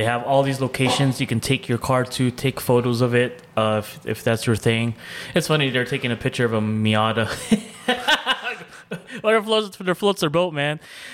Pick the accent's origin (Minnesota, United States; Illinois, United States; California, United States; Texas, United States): California, United States; San Diego; Just because growing up in Mira Mesa and then having like Fast and the Furious, you know, and then going to Sorrento Valley and then racing down that straightaway or over here in Kearney Villa.